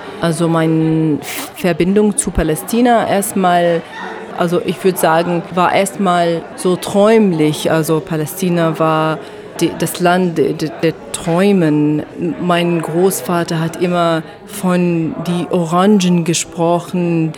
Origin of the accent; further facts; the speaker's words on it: Jordan; mein Vater aus Ramla und meine Mutter aus Gaza. Aber ich bin in Jordanien aufgewachsen.